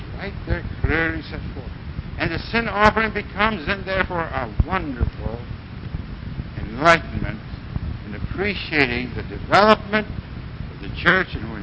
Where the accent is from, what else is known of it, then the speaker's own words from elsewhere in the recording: England, United Kingdom; Sure, they're French brethren, German brethren, I'm English.